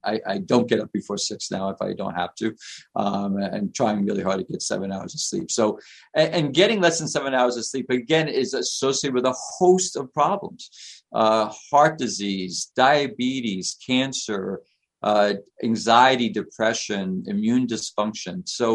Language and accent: English; New York City, New York, United States; born or raised there